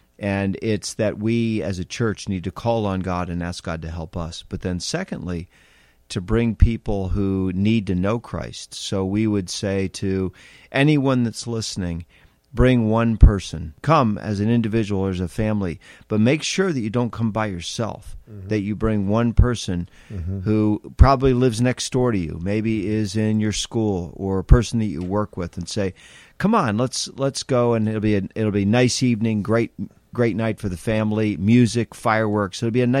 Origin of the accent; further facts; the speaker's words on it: New Jersey, United States; I'm from New Jersey, so you divide by states.